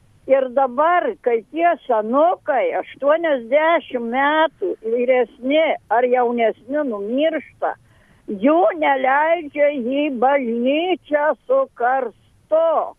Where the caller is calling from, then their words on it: Prienai, Kaunas County, Lithuania; Čia aš iš Prienų skambinu.